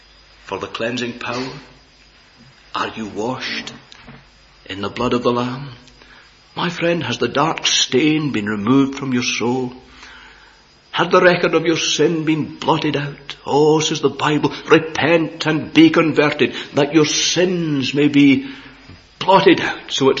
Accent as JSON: {"language": "English", "town": "Prestwick", "region": "Scotland", "country": "United Kingdom", "tie": "born or raised there", "said": "I was brought up in Prestwick, and, you know, they had an American base there in these days"}